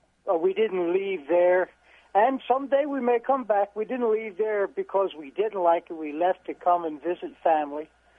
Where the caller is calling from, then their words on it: Cambridge, Waikato, New Zealand; I'm calling you from Cambridge, New Zealand.